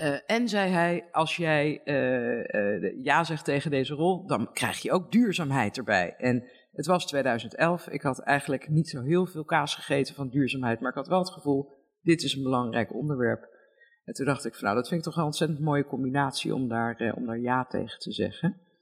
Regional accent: Brazil; Dutch is a second language; moved away; Ik ben opgegroeid in Brazilië in eind jaren 70, begin jaren 80.

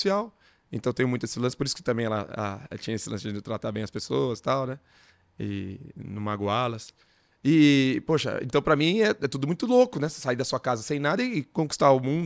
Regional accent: São Paulo, Brazil; Eu vim de Jabaquara. Que é um bairro muito humilde, né? Ali perto de Adema e tudo mais.

